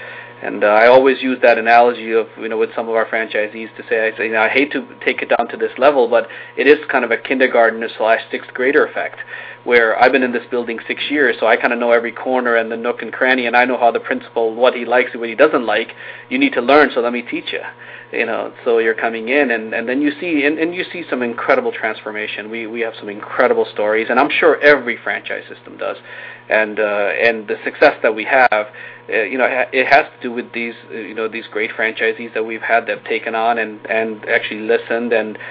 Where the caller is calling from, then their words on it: Wallingford, Connecticut, United States; I'm at our headquarters in Wallingford, Connecticut.